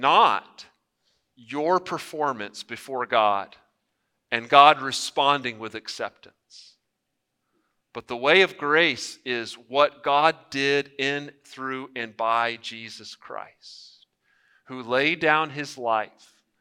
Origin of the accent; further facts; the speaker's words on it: Houston, Texas, United States; Many of y'all know I'm from Northwest Houston, Jersey Village area